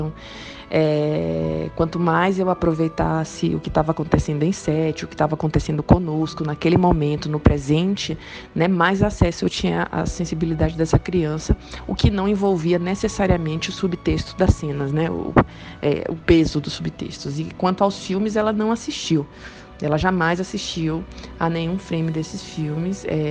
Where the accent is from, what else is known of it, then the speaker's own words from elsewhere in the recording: Bahia, Brazil; now in São Paulo, Brazil; Eu sou baiana, apesar de morar em São Paulo